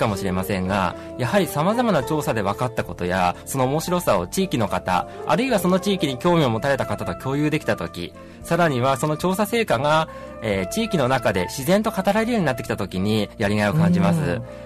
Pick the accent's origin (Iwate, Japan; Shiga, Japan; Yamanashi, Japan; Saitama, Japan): Yamanashi, Japan; そうですね、山梨の方から実は育ってきました。